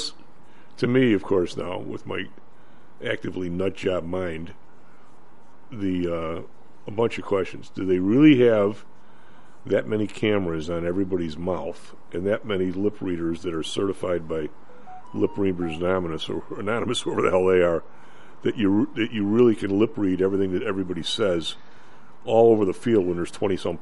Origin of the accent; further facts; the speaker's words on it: Ireland; So if two white teams are playing and somebody lobs out, since I'm Irish, somebody lobs out, you dumb Mick